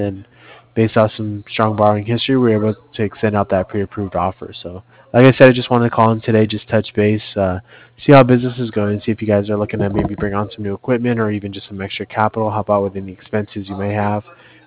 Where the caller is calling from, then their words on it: Cardiff, Wales, United Kingdom; I'm calling over from Cardiff.